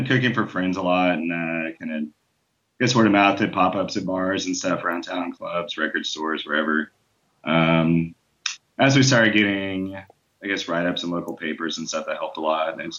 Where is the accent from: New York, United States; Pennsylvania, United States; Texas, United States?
Texas, United States; Austin; Yeah, I'm from Austin.